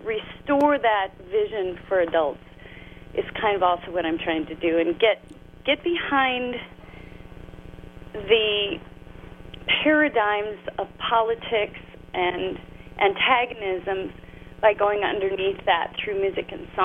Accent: St. Cloud, Minnesota, United States; Okay. I grew up in St. Cloud, Minnesota, so I'm a Midwesterner to the heart, and I grew up going up to northern Minnesota and Hackensack

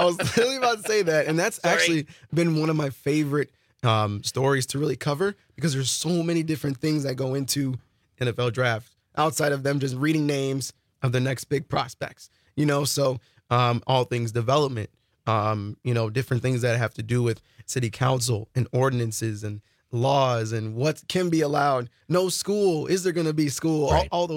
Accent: Chicago, Illinois, United States; now in Green Bay, United States; I'm from the Chicagoland area, but from the Chicago suburbs.

